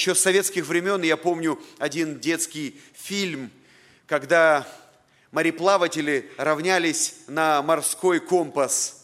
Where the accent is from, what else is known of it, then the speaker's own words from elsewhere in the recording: Chișinău, Moldova; я родился в Кишиневе и вырос